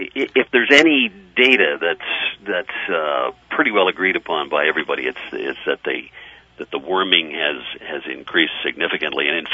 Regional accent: Canada; being a Canadian producer, our government and our population are well aware of climate change

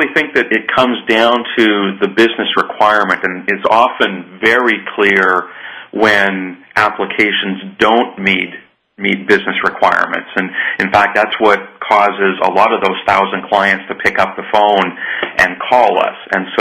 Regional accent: Canada; being Canadian, I took the healthcare analogy sort of one step further

